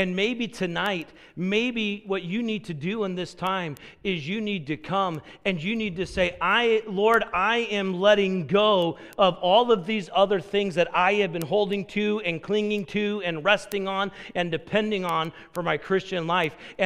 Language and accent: English; South Carolina, United States; I'm from South Carolina, sweet tea.